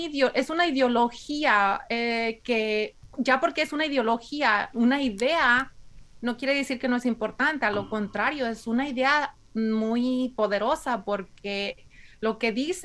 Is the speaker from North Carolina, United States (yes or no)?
no; Watsonville, California, United States; And you know, I am an immigrant. I grew up in Watsonville, California.